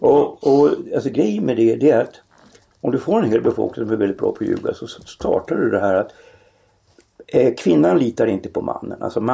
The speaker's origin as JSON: {"language": "Swedish", "region": "Norrland", "country": "Sweden", "tie": "born or raised there", "said": "som i Norrland där jag växte upp."}